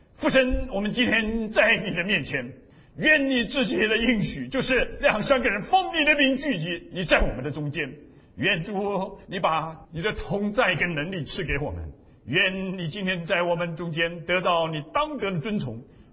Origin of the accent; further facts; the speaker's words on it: Taiwan; moved away as an adult; now in United States; 我来留学是从台湾来的最年轻的，最早最早的，我在那边一天事都没有做，大学毕业当完兵以后就立刻来到美国